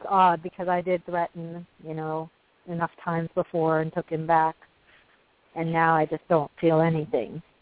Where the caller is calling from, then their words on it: Maryland, United States; I'm calling from Maryland, and for over a year I've been...